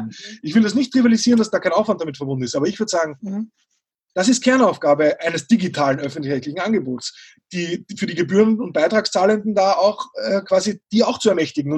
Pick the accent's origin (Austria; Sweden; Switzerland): Austria